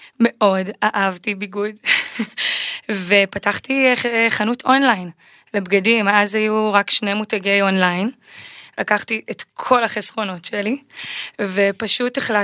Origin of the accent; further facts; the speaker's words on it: Southern District, Israel; כן, גדלתי בדרום, בדרום הארץ